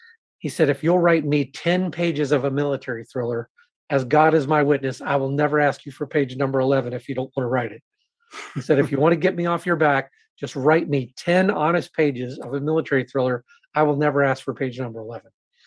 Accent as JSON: {"language": "English", "town": "Savannah", "region": "Georgia", "country": "United States", "tie": "born or raised there", "said": "I grew up in Savannah, Georgia, and I used to like to go down to the waterfront with my dad"}